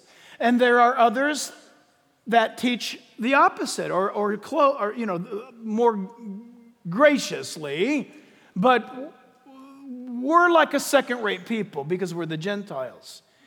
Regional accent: Canada; I'm a Canadian, Gentile.

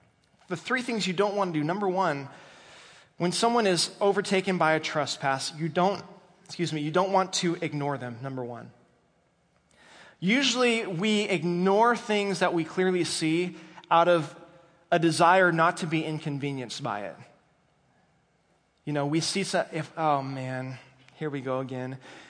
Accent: Bronx, New York, United States; Well, I'm from the Bronx. You know, we say it how it is.

